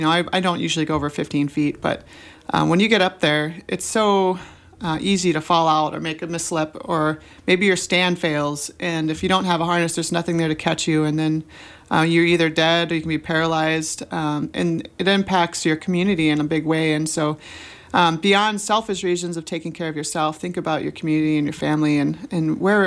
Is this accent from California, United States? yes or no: yes; California, United States; I come from California. Our public radio stations are very different than you guys.